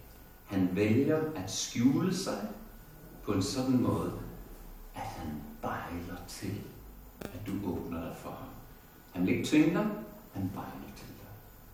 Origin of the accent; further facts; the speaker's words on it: Sri Lanka; Jeg voksede op på Sri Lanka og spillede cricket med muslimer, buddhister og hinduer.